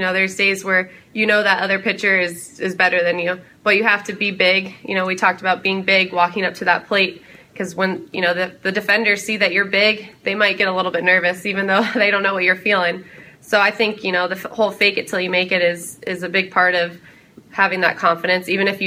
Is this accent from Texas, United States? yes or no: no; Palm Harbor, Florida, United States; I grew up in Palm Harbor, Florida. So I'm a Florida native.